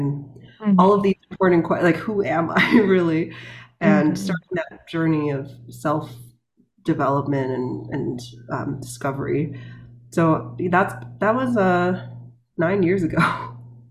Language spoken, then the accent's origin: English; New York, United States; also born or lived in Beijing, China; I was born in Beijing, China, and grew up on mostly East Coast, New York in the US. I moved when I was age three.